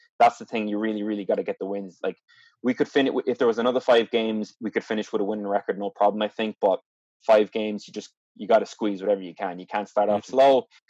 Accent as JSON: {"language": "English", "country": "Ireland", "said": "I'm playing American football, the only player from Ireland in Lapland"}